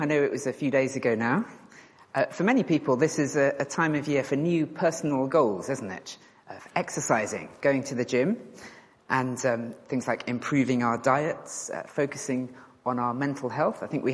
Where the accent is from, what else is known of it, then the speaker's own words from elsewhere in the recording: United Kingdom; I am incurably British